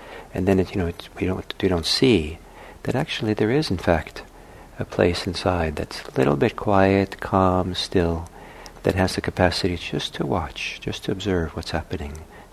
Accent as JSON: {"language": "English", "country": "Italy", "tie": "born or raised there", "said": "Wonderful, for me, wonderful kind of model for practice when I was young was growing up in Italy, was the old Italian men in their kind of suits"}